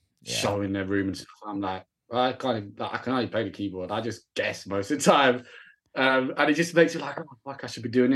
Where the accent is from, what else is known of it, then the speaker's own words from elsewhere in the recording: Sheffield, Yorkshire and the Humber, United Kingdom; I always love playing my hometown, Sheffield